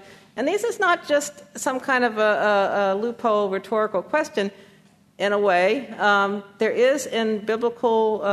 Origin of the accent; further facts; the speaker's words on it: the South, United States; And I lived in the North for many, many years as a Southerner